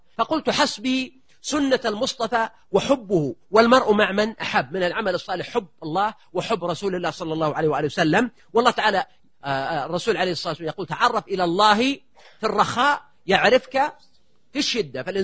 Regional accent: Buraydah, Al-Qassim, Saudi Arabia; في مدينتي في بريدة

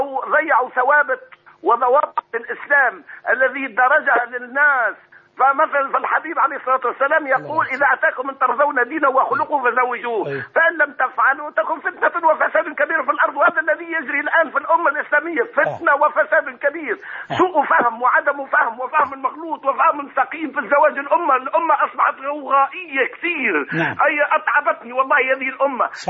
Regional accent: Tunisia

